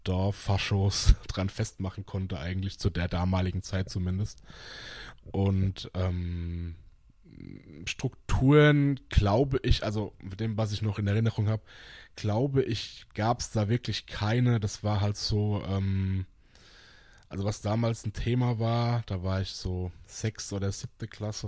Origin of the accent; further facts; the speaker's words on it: Bavaria, Germany; ich komme aus dem Landkreis Aschaffenburg gebürtig, habe da auch die ersten knapp 30 Jahre meines Lebens verbracht, mehr oder weniger, zumindest wohnlich.